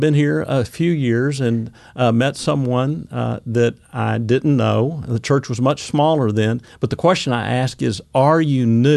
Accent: Arkansas, United States; I grew up in Arkansas, moved around quite a bit, but moved back from the East Coast, where I was in the military, to Central Arkansas

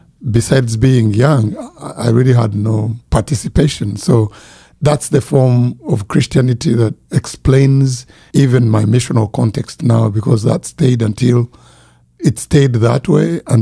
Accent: Uganda; born there; I wasn't born yet, but you know, I was born in Uganda.

